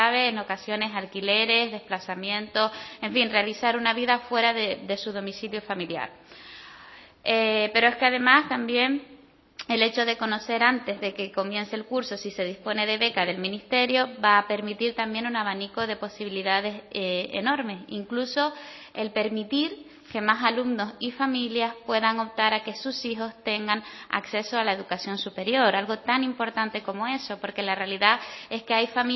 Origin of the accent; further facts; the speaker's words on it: Canary Islands, Spain; las que somos de las personas que somos de Islas Capitalinas o las que nos hemos formado fuera de nuestra isla de residencia